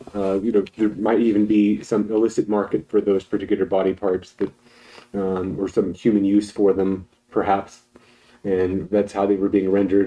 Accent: Abilene, Texas, United States; I made my own UFOs before, back with when I'd have a 110 film camera growing up in Abilene.

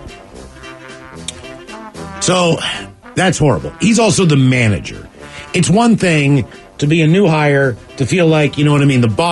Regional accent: Kansas, United States; so I'll just go with the Kansas lady sucking least, because that is my home state.

